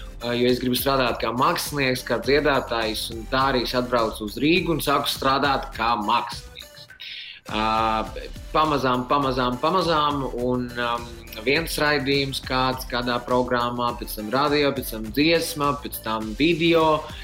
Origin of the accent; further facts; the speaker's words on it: Liepāja, Kurzeme, Latvia; now in Riga, Latvia; es piedzimu Liepājā 29 gadus atpakaļ. Un es mācījos, dzīvoju Liepājā un pēc skolas es aizgāju uz Liepājas universitāti.